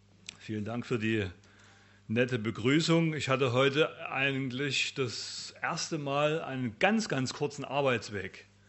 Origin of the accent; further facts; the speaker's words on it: Dresden, Saxony, Germany; accent: Saxon; Ach so, meine Sprache. Also, Entschuldigung, heute wird sächsisch. Meine Heimatstadt liegt, das ist die schönste Stadt Deutschlands, sage ich, vielleicht der eine oder andere auch, ist Dresden.